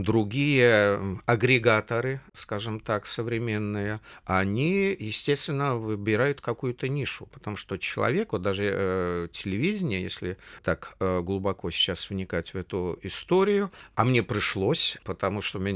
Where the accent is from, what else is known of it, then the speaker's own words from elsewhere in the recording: Belarus; moved away; Я-то сам же белорус. Вот, хотя уехал очень давно оттуда, но связи, естественно, не терял.